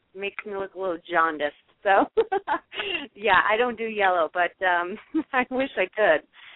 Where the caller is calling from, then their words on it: Denver, Colorado, United States; I'm calling from Denver, Colorado.